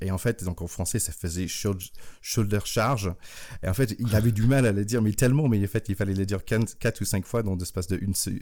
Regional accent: North Carolina, United States; parce que j'ai grandi à North Carolina.

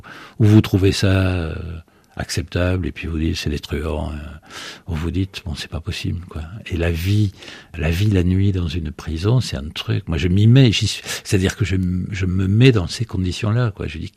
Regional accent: France; j'oublie que je suis français, je suis pas un maudit français.

